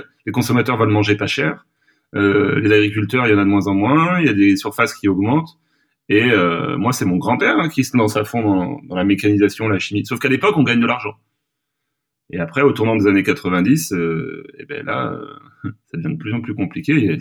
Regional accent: West France, France; C'est pas là où j'ai grandi, mais ça reste l'ouest de la France.

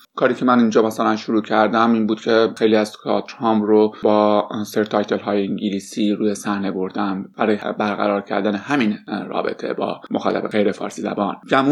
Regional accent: Iran; now in Australia; برای منی که از ایران اومدم،

